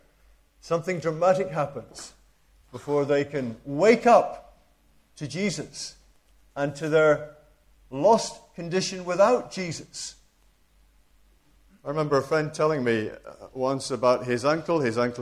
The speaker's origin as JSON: {"language": "English", "region": "Scotland", "country": "United Kingdom", "tie": "born or raised there", "said": "And I'm really English, but I like to think I'm part Scottish because I was brought up there."}